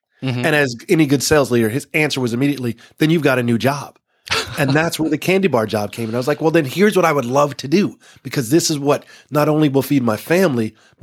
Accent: Texas, United States; born or raised there

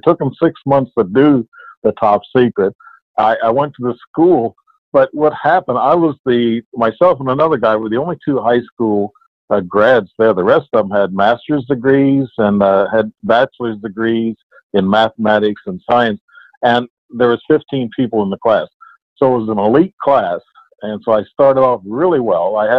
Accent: Illinois, United States; I was born and raised here in Southern Illinois, and this is where most of my events happened.

